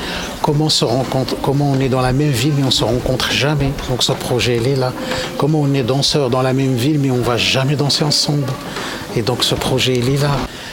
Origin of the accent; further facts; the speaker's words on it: Morocco; Moi, je suis marocain.